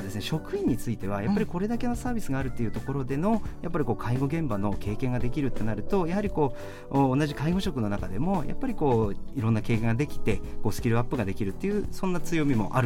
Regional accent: Yamanashi, Japan; はい、もう根っからの山梨人でございます。

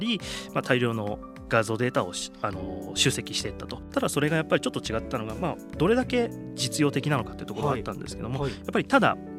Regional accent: Yamanashi, Japan; あの地元山梨県、僕住んでるところもやっぱり過疎の地域なので

